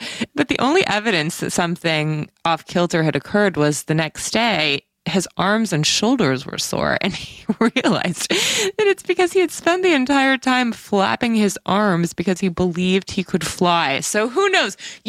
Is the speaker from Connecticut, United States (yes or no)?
no; Kansas, United States; which is what we saw in my home state of Kansas.